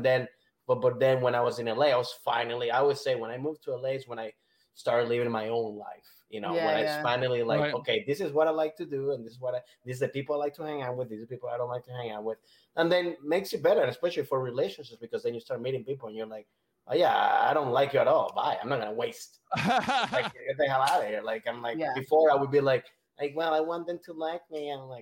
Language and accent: English; Venezuela; especially I grew up in Venezuela, even little